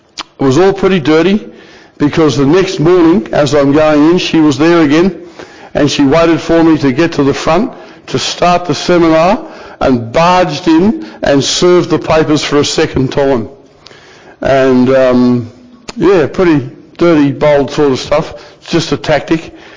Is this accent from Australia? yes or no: yes; Australia; I said, is that because I'm an Australian?